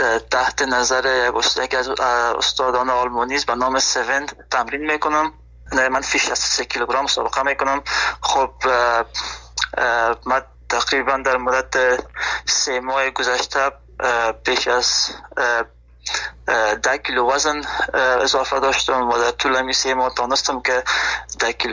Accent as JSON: {"language": "Persian", "country": "Afghanistan", "moved": "yes", "lives_now": "Germany", "said": "به خاطر می هدف خود از افغانستان آلمان آمدم"}